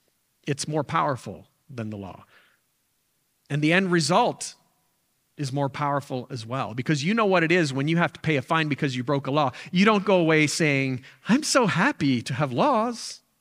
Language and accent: English; the Maritimes, Canada; I grew up in the Maritimes.